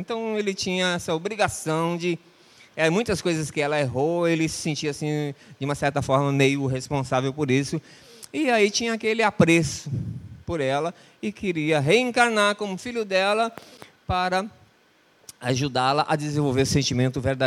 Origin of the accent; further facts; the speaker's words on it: Mato Grosso, Brazil; now in Rio de Janeiro, Brazil; Eu, por exemplo, sou do Mato Grosso, fui conhecer minha esposa no Piauí, moro aqui no Rio de Janeiro.